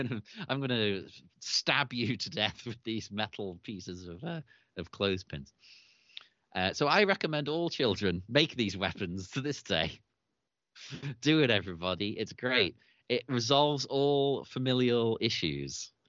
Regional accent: Cyprus; I grew up in Cyprus and we were allowed to just run around and do whatever the hell we wanted out in the middle of nowhere in Cyprus.

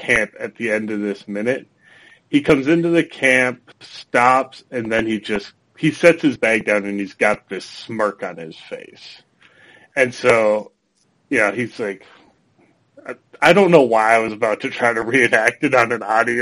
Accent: Minnesota, United States; I'm from Minnesota. It gets cold here.

